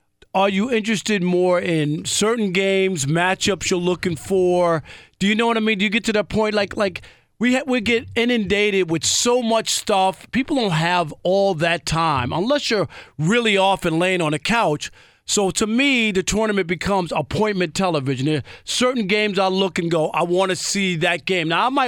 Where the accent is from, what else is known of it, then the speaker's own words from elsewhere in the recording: New York, United States; growing up in New York, New York was always a pro town. You know, we didn't have a college football team.